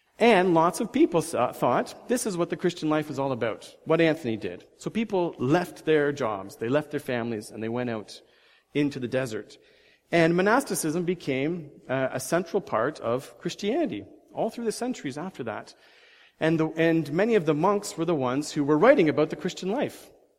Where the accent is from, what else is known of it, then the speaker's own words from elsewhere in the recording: Cochabamba, Bolivia; one of my earliest memories is when I was sitting on the front steps of our house in Cochabamba, Bolivia. I was born in South America.